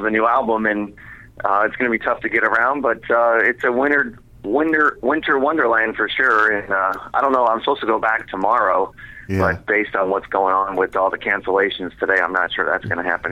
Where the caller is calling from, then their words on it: New York, United States; I'm calling you from New York.